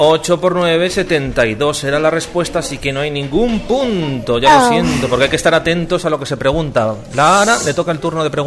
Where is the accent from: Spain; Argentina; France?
France; Spanish is a second language; yo es que de inglés no, yo soy francés